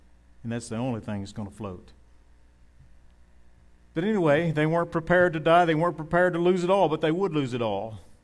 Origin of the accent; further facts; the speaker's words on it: Waco, Texas, United States; born there; right there, Waco, Texas. I am a Texan. I am an American.